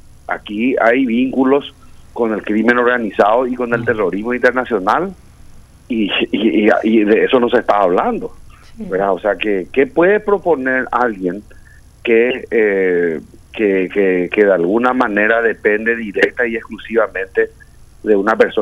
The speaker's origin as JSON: {"language": "Spanish", "country": "Paraguay", "said": "Ya no hay nada que nos pueda sorprender a nosotros como paraguayos"}